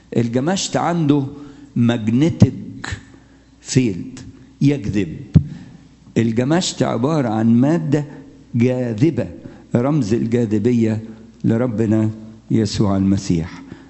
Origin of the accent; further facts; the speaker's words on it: Egypt; إحنا عندنا في مصر عيار 24 وفي عيار 28